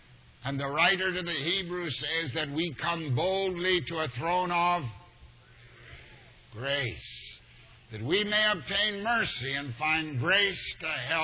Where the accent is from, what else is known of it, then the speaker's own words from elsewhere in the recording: Canada; I'm a Canadian, and as a Canadian, my heritage is British.